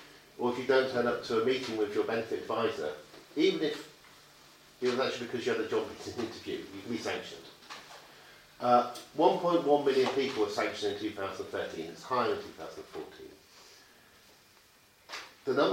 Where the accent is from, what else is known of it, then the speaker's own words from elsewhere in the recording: England, United Kingdom; but we don't talk about that because we're English.